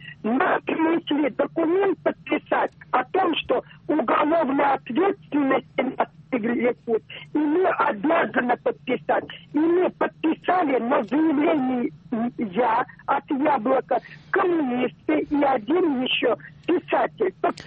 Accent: Moscow, Russia; я москвичка.

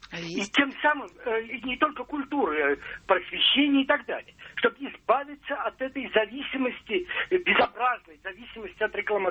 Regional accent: Moscow, Russia; Я из Москвы

